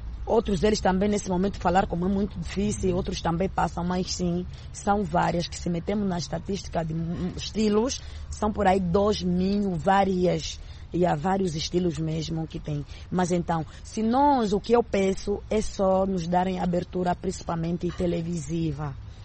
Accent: Angola; Nós consumimos, nós somos angolanos, somos africanos, devemos consumir música que nos identifica.

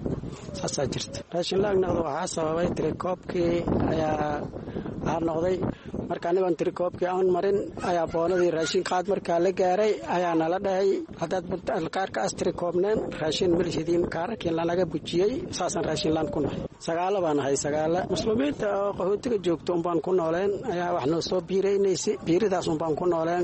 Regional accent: Jubaland, Somalia; waxaan ka imaaday jubbooyinka maragtaaye meeshaan aan ku noolnahay xaraga qaxootiga dhagaxley

